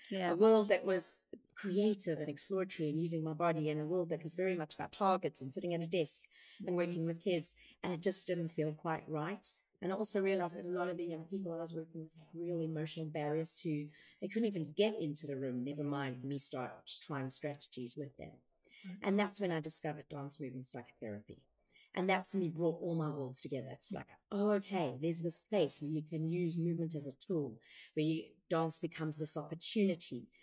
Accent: South Africa; me growing up in South Africa.

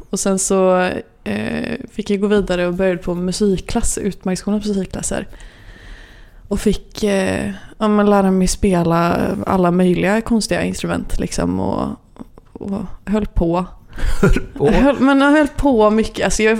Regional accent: Kortedala, Västra Götaland County, Sweden; Jag är från Kortedala, ja.

